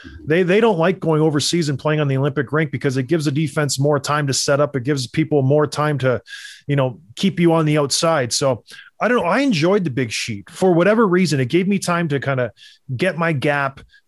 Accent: Edmonton, Alberta, Canada; born there; I was born in Edmonton. We bounced around because of my dad's job. We went from the west to the east and kind of settled down. We lived in my grandma's house for a while

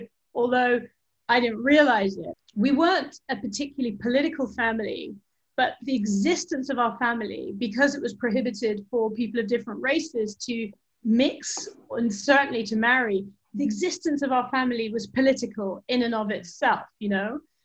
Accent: Eswatini; I grew up in Southern Africa, and at that time we were living in a tiny little landlocked country called Swaziland, and I spent most of my childhood there.

